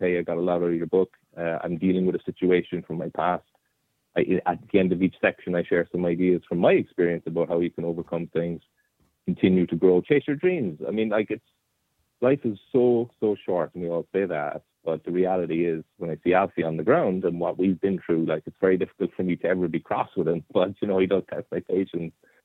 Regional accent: Ireland; I wanted to know about my life … you know, growing up in Ireland.

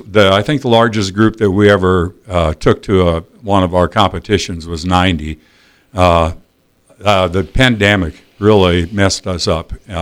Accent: Omaha, Nebraska, United States; now in Fremont, United States; Actually, I'm not lifelong Fremont. I grew up in South Omaha. I came out here to play, actually to play basketball at Midland, shifted over to the musical land. But been here ever since.

